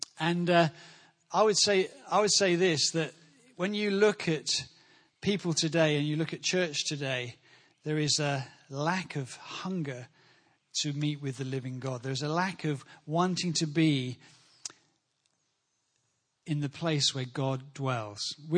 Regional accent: United Kingdom; That's how we, as British people, express our worship. We're nervous of excitement. I am. We're nervous of embrace or touch. I mean, I am a typical Brit.

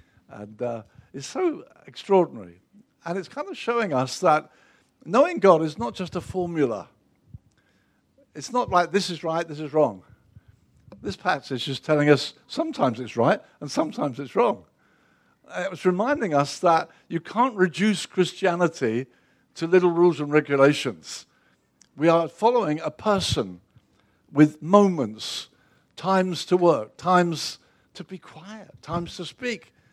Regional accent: Brighton, South East England, United Kingdom; born there; I was born in Brighton.

